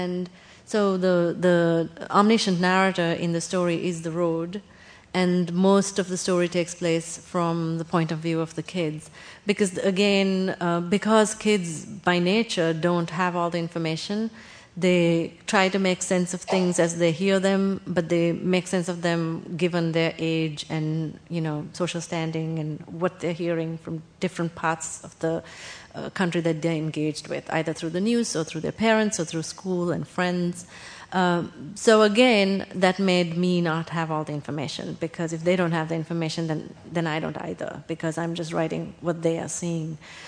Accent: Sri Lanka; moved away as an adult; now in United States; So I grew up in Sri Lanka, and I came to the United States to go to college.

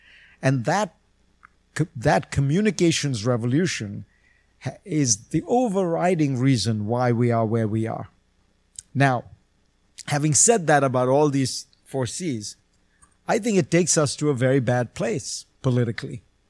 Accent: India; I grew up in India, so I know it well

